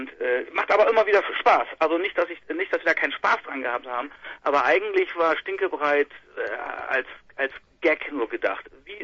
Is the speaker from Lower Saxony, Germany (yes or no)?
yes; Nordenham, Lower Saxony, Germany; Wir kommen aus dem Norden Hamm. Das ist gegenüber von Bremerhaven auf der anderen Weserseite. Landkreis Wesermarsch.